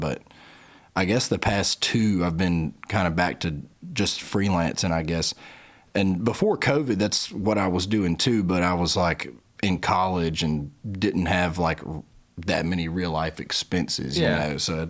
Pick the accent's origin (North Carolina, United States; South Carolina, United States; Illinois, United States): South Carolina, United States; York; also born or lived in Clover; Actually, originally York, South Carolina, but they're both in the same county.